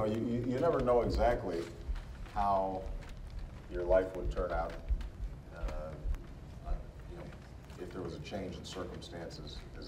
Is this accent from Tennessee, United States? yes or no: no; Chicago, Illinois, United States; just in Illinois, in my home state, in Chicago.